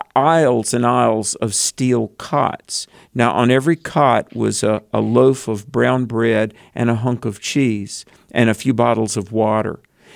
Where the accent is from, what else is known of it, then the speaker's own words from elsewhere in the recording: United States; So I'm a pampered American.